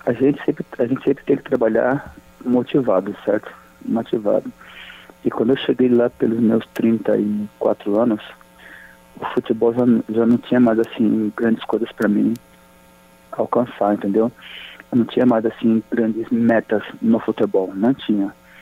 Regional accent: Angola; now in Brazil; Mas desde que eu vim de Angola para cá, minha casa, minha residência sempre foi no Brasil.

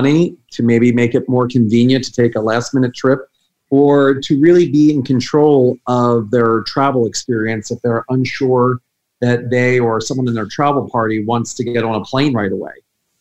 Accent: Philadelphia, Pennsylvania, United States; I'm born and raised in Philadelphia

